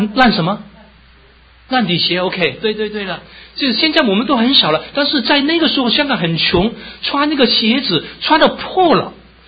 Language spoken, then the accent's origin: Chinese; China; 我们中国人特别喜欢听到福这个的字，特别中国新年在几个礼拜就来到了